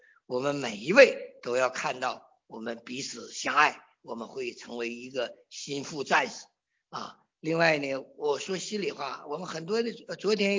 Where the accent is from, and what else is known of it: China